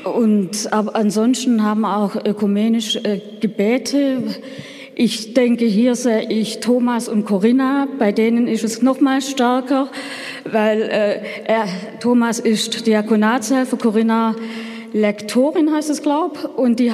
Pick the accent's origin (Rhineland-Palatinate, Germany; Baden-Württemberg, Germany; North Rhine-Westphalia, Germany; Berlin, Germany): Baden-Württemberg, Germany; in der Diözese Rottenburg-Stuttgart, wo ich herstamme